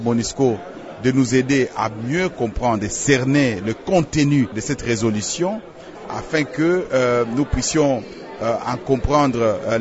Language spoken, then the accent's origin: French; DR Congo; en tant que Congolais